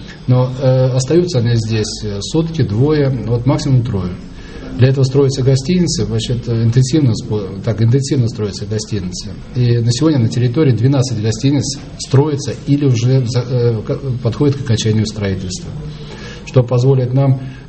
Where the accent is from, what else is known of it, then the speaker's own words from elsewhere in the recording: Yantarny, Kaliningrad Oblast, Russia; Я родился здесь, в Янтарном, и, в общем-то, начало трудовой деятельности, учеба прошла здесь.